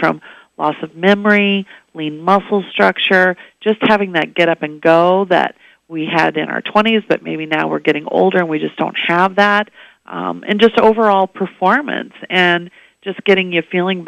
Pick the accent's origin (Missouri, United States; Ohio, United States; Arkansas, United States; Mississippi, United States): Missouri, United States; I'm originally from Missouri, so I've always been a Missouri Tiger fan.